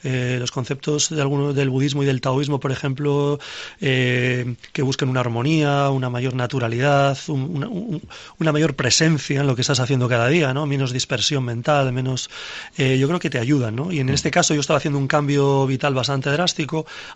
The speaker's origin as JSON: {"language": "Spanish", "town": "San Sebastián", "region": "Basque Country", "country": "Spain", "tie": "born or raised there", "also_born_or_lived": "London / New York", "moved": "yes", "said": "Yo emigré de España, de San Sebastián, de mi San Sebastián natal, a Londres hace ya 21 años."}